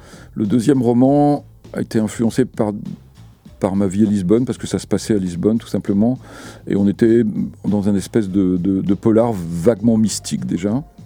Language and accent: French; Brittany, France; je suis pas baptisé, moi je tiens à préciser, je suis né en Centre-Bretagne, mais non baptisé, ce qui était assez rare dans le coin d'où je viens.